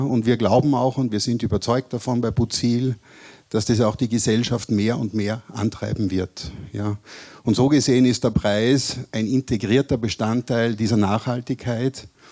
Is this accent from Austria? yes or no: yes; Salzburg, Austria; Bin eigentlich ein Salzburger, ne, wohne aber in Tirol, richtig.